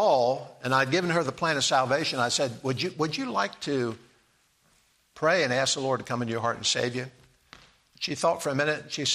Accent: Delaware, United States; now we weren't in the same church because she was from Maryland, I'm from Delaware

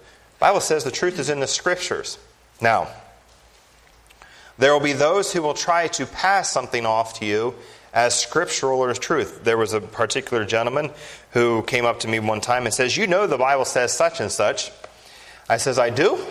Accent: Mid-Atlantic, United States; I'm from the Mid-Atlantic area, a little south and west of here

